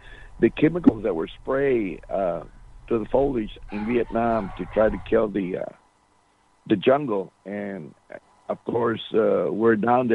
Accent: United States; first language Spanish; Yes, my first language in my family was Spanish. My parents were born here, and all my siblings were born here.

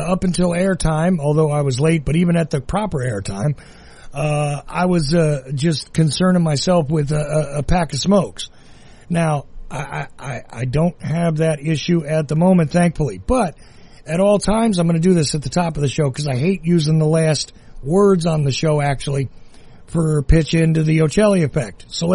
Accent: Northeast, United States; since I am from the Northeast and I've been told I talk too fast

